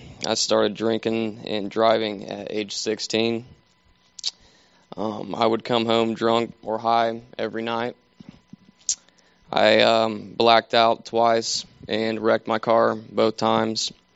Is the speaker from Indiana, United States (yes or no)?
yes; Markle, Indiana, United States; I'm from Markle, Indiana, and I was raised in a Christian home.